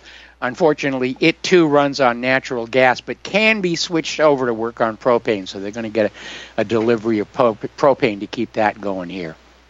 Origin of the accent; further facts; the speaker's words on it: California, United States; I grew up in California. I had my first car in California.